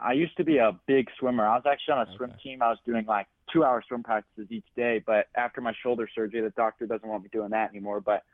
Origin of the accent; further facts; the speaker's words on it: Claremont, California, United States; No, I'm from Claremont